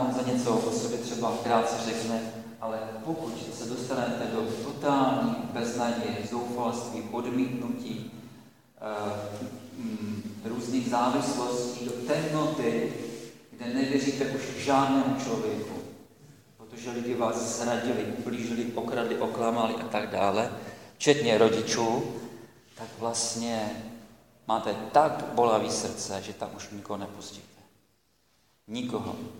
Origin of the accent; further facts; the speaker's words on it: Nymburk, Central Bohemian Region, Czechia; jsem z Nymburka, už jsem tady jednou byl, asi už trošku mě znáte.